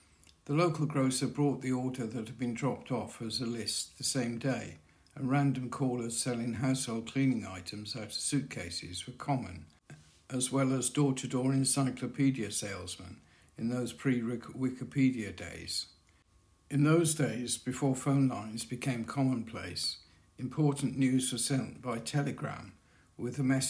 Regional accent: Swansea, Wales, United Kingdom; Firstly, in my hometown, there were no supermarkets. The largest food shop was probably a cooperative, although the greatest range of fresh food was found in the newly rebuilt Swansea Indoor Market, opened in 1961

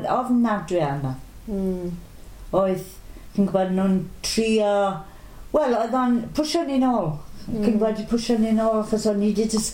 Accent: Carno, Wales, United Kingdom; dwi'n 67 blwyddyn yma, a dwi'n enedigol o Garno.

